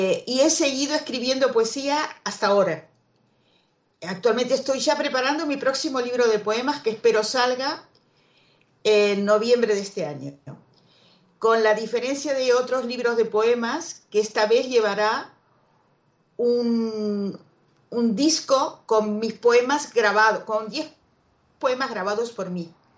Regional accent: Avellaneda, Buenos Aires Province, Argentina; born there; nací en Avellaneda, en la provincia de Buenos Aires, en 1945.

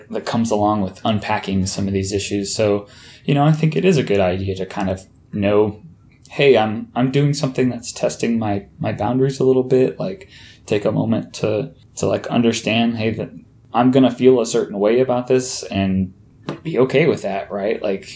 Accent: United States; I mean, all I know is my own experience growing up in the States.

